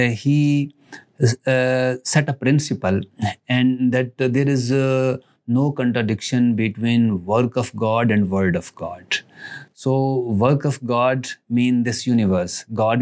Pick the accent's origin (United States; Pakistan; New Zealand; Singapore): Pakistan; English is a second language; I am from Pakistan and I am working at the University of Education Lahore